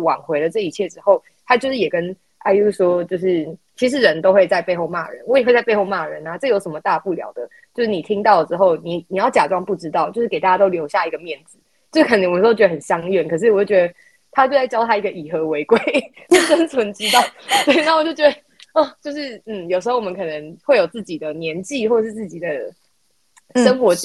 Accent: Kaohsiung, Taiwan; 我是高雄人，我跟你的立委不会是同样的立委

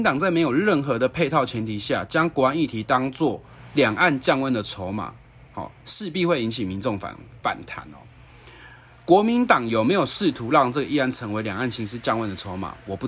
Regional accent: Taiwan; 我们台湾人陆稿成为大陆人的法规比我们台湾比那些陆配要来台湾更严谨

